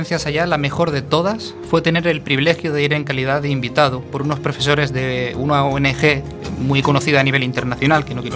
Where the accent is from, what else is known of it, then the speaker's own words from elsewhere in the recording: Ecuador; todo acompañado al ritmo de música de buena cumbia como buen ecuatoriano